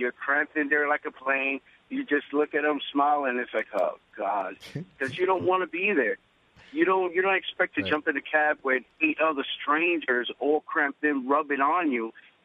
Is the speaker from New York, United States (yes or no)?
yes; Bronx, New York, United States; I grew up in the Bronx, and I was used to, you call a cab